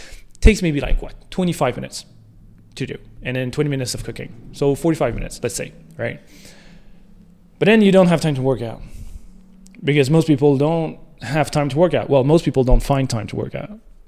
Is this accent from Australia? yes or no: no; Canada; I'm Canadian.